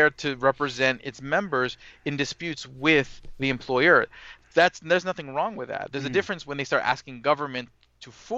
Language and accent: English; Brooklyn, New York, United States; I'm from Brooklyn, so I'm probably not too far from where you're at.